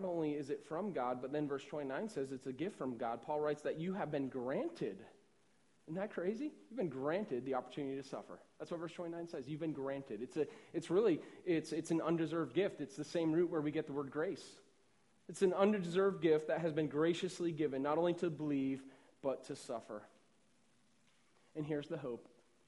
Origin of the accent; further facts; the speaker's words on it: Northeast, United States; I know where we're from, up in the Northeast. I mean, it is like Roman Catholic country. I mean, we're Irish.